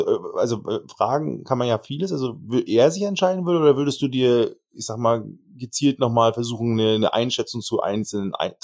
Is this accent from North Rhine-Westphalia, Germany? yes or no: no; Schleswig-Holstein, Germany; ich Kiel, Hamburg, ich komme ja sogar aus der Ecke.